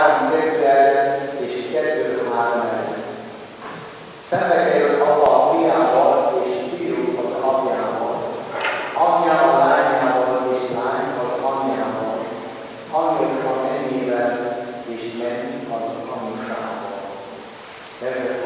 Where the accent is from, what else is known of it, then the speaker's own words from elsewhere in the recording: Tamil Nadu, India; Hungarian is a second language; now in Hungary; és én Dél-Indiából, Tamil Nadu államból származok, egy faluból, és körülbelül most 4000-en élünk ott